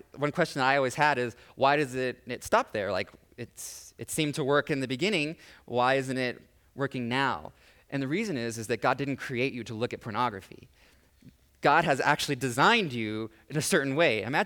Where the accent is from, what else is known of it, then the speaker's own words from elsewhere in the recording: Kansas, United States; I lived in the country growing up in Kansas, and the grass like gets this tall.